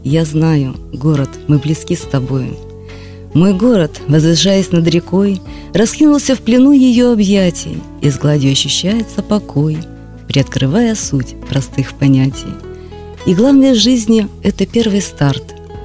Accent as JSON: {"language": "Russian", "town": "Gomel", "region": "Gomel Region", "country": "Belarus", "tie": "born or raised there", "moved": "yes", "said": "Город я, Гомель я очень люблю. Так как вот я, ты уже говорил, что я в семье военнослужащих. Мы на долгое время уехали из Гомеля на Дальний Восток, колесили там по разным городам. И я всегда мечтала вернуться назад."}